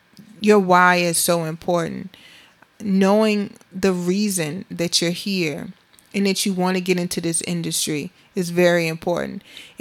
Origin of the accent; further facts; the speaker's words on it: Beaufort, South Carolina, United States; My why is to give back to my hometown of Beaufort, South Carolina.